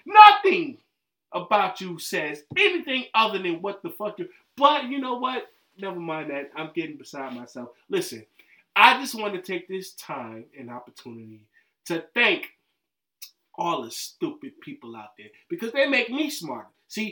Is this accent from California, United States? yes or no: no; New Jersey, United States; Because I'm from Jersey and she's from Trinidad.